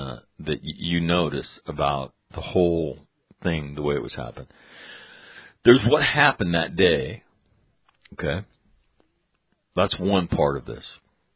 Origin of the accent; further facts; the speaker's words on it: Ireland; I would say, as an Irishman, I would say Linehan